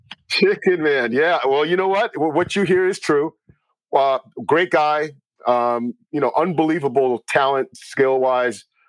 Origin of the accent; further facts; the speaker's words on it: Miami, Florida, United States; I grew up in Miami, Florida. The only games that you see in Miami are generally just Yankee games.